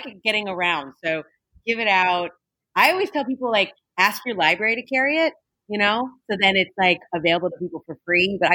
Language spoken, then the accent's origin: English; Alberta, Canada; I'm from Alberta, Canada, which people know is kind of ground zero for the tar sands and for oil spills and things like that.